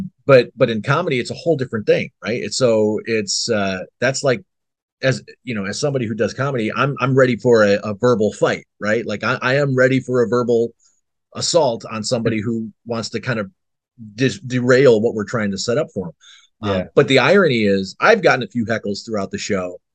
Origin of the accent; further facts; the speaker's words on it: Chicago, Illinois, United States; But so we came back through my hometown of Chicago, and we got an opportunity to just film it